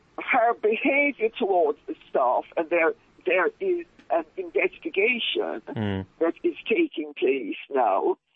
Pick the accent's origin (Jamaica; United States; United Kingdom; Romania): Jamaica; because I'm Jamaican, and everybody knows that Jamaica has, you know, every single color onto the rainbow, all mixed up.